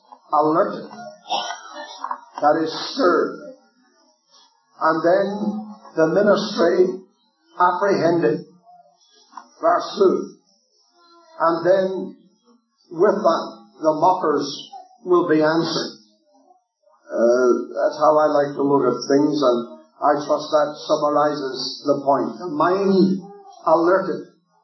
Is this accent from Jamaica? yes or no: no; Ireland; I believe that Habakkuk, although I was told that's not the right pronunciation, but then being Irish you wouldn't know.